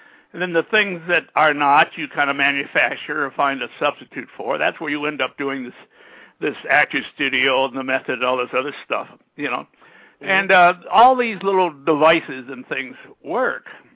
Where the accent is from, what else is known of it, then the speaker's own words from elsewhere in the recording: Vermont, United States; And I hadn't heard proper speech, you know, with only one ear, the whole thing growing up in Vermont.